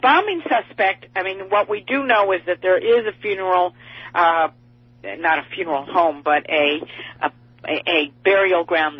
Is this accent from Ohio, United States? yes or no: yes; Cleveland, Ohio, United States; you know, I am from Cleveland.